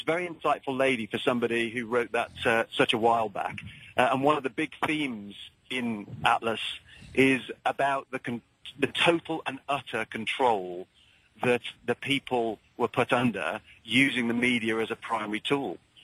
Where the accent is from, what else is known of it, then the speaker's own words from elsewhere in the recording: United Kingdom; now in United States; I'm a British military officer who's been working over here for the last 18 months in the Pentagon.